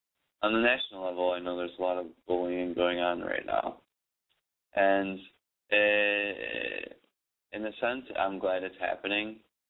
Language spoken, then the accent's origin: English; Buffalo, New York, United States; born there; now in New York City, United States; I like being in New York because I was born in Buffalo, so now I'm on the complete opposite side of the spectrum here